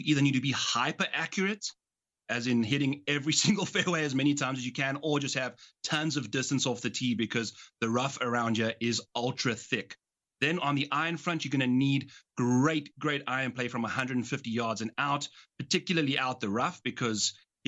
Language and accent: English; South Africa; as a South African, we just imagine that would be like 32, 30 degrees at nighttime.